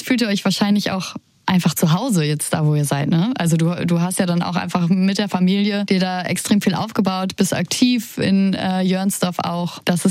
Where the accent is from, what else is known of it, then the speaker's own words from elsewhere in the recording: Lower Saxony, Germany; Ich bin nach der Wiedervereinigung in Niedersachsen geboren und aufgewachsen.